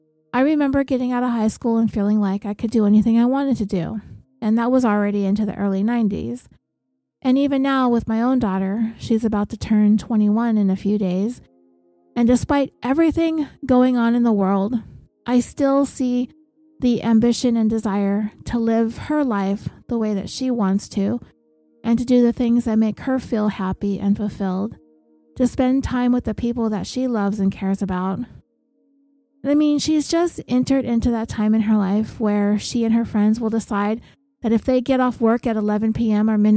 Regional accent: California, United States; And we're from California, so everybody has to have a car. You just don't, like, not have a car in California.

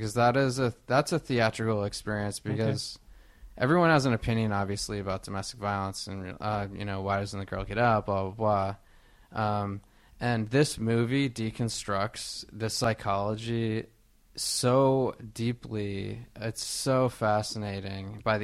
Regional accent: Boston, Massachusetts, United States; I'm from Boston, too, and the Boston connection.

